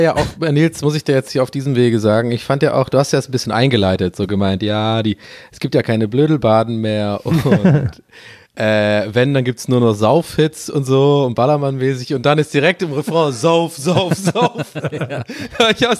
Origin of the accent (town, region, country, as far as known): Berlin, Germany